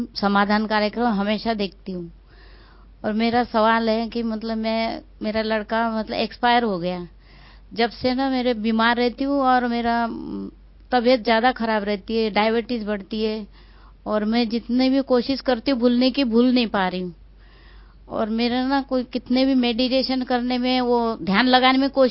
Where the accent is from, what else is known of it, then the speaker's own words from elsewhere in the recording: Maharashtra, India; मैं महाराष्ट्र से आई हूँ